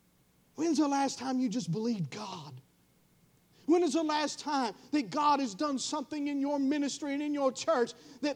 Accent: Georgia, United States; I'm not a smart man. I grew up in Northeast Georgia. I put a lot of quail on my plate.

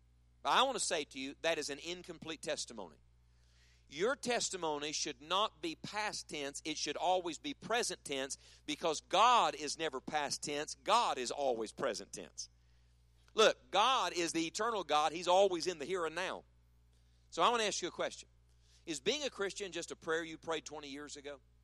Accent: West Virginia, United States; I grew up in West Virginia. In West Virginia, everybody goes to church.

